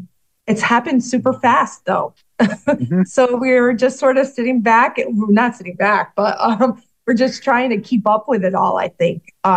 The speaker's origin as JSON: {"language": "English", "town": "Springfield", "country": "United States", "tie": "born or raised there", "said": "Well, I grew up in Springfield, and I remember back in the day where there was so much to do."}